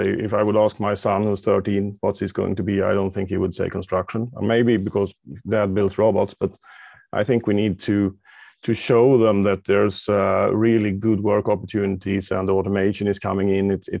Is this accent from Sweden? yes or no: yes; Sweden; English is a second language; I'm from Sweden